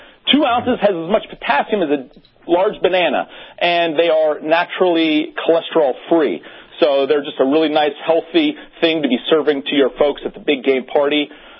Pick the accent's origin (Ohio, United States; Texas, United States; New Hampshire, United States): New Hampshire, United States; I'm from New Hampshire, so I'm a New England guy myself.